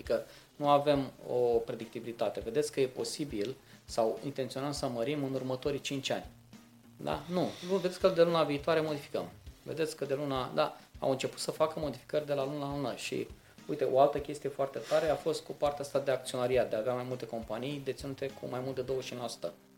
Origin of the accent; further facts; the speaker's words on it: Brăila, Brăila County, Romania; moved away as an adult; eu sunt din Brăila, până la aproape 20 de ani am stat acolo.